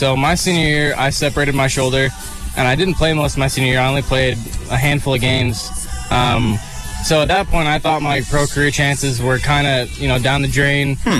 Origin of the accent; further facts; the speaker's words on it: California, United States; Like, I'm from California. We don't get that kind of cold.